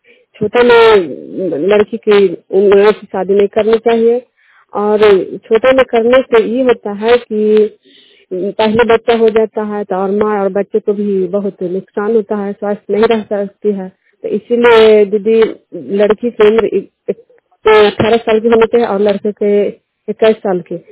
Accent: Bihar, India; मैं दिल्ली चंगा के रहने वाली हूँ, प्रखंड चंडी, जिला नालंदा, अराद पंचायत

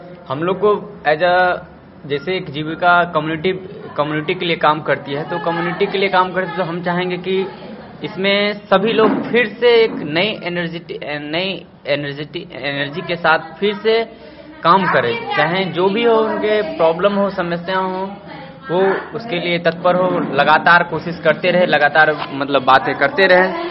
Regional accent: Bihar, India; मैं समस्तीपुर डिस्ट्रिक्ट का रहने वाला हूँ।

